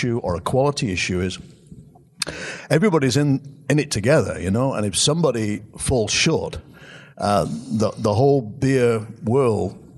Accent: England, United Kingdom; Yeah, but I'm English. I'm not allowed.

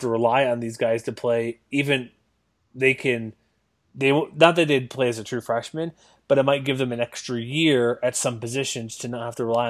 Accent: New Mexico, United States; I'm from New Mexico. I played at Albuquerque. I was a Lobo.

